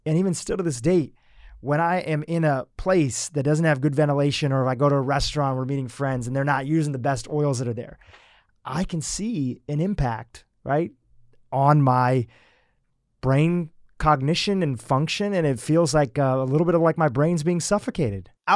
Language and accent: English; India; growing up, you know, my family, they're vegetarian, and, you know, growing up and everything like that, we're from India